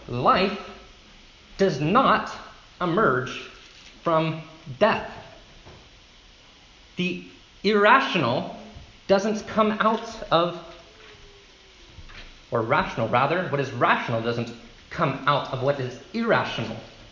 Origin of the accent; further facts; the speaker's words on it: Southern United States, United States; accent: Southern; In case my southern accent betrayed me, your thanking, as in Thanksgiving, reveals your thinking